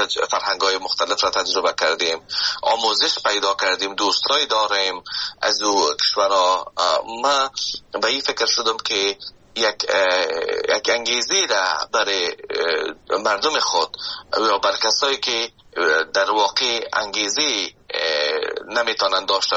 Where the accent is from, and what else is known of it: Afghanistan; moved away as an adult; now in Canada